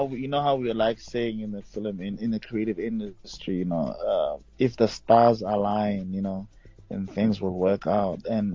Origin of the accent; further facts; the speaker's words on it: Pretoria, Gauteng, South Africa; I'm from Pretoria.